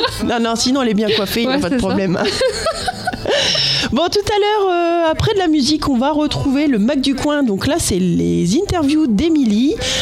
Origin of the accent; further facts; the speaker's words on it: Hauts-de-France, France; comme on dit par chez nous en Picardie, c'est reculer pour mieux sauter.